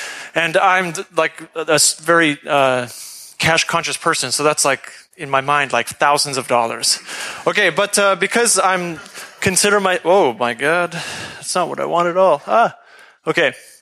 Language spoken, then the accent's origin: English; Canada; You can read this, but I'm living here from Canada now.